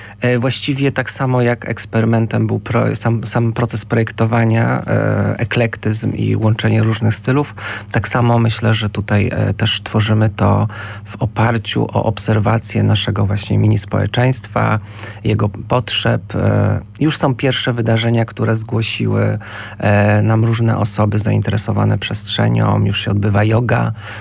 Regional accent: Głogów, Lower Silesian Voivodeship, Poland; born there; Właściwie to, no, urodziłem się faktycznie w Głogowie.

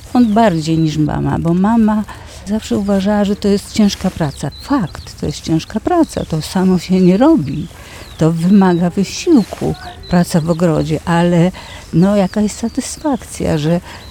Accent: Dąbrowa Górnicza, Silesian Voivodeship, Poland; Urodziłam się w Dąbrowie Górniczej

